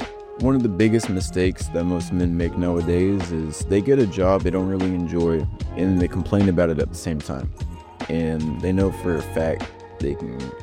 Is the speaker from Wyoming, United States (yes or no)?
no; Joplin, Missouri, United States; born there; I was born in Joplin.